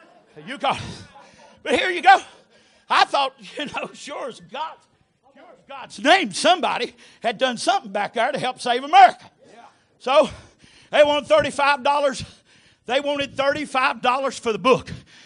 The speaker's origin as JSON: {"language": "English", "country": "Ireland", "said": "I'm from Ireland. My people were in Northern Ireland. All of us were in Northern Ireland. We were stuck up there in the dire iron cast of Catholicism."}